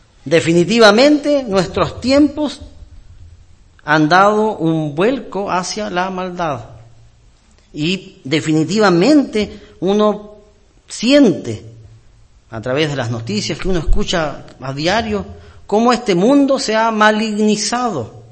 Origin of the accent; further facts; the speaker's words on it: Chile; Esta semana, como ciudadanos chilenos, vivimos una noticia